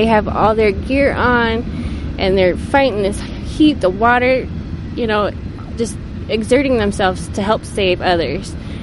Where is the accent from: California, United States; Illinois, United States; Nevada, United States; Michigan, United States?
Nevada, United States; I'm originally from Nevada, but my husband and I, we've been back in Nevada for about 6 years, and we love it here.